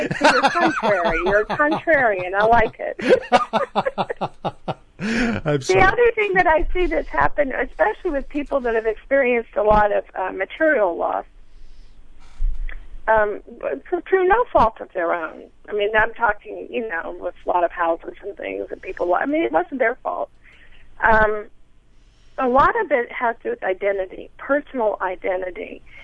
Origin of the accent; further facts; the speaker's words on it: United States; I grew up in the United States. I am now entering, I just turned 60